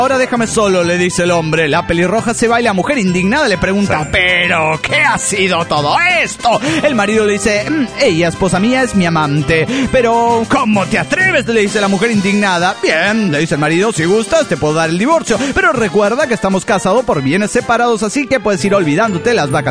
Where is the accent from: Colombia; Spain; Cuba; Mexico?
Mexico; Tuxtla Gutiérrez, Chiapas; de Tuxtla Gutiérrez, Chiapas, México.